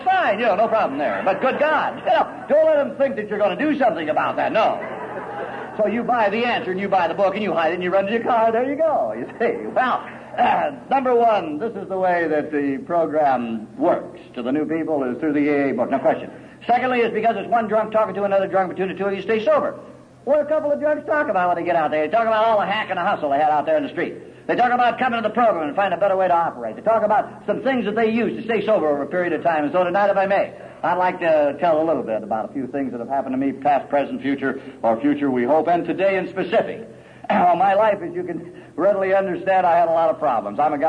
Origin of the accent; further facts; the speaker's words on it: Los Angeles, California, United States; born or raised there